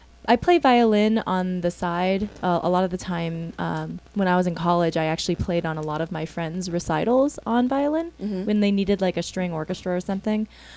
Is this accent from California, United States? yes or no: no; Houston, Texas, United States; Oh, no, we are from Houston, Texas.